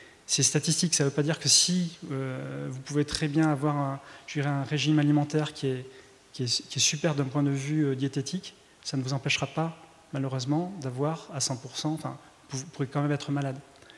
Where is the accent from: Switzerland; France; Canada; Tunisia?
France; Bordeaux, Nouvelle-Aquitaine; je viens effectivement de Bordeaux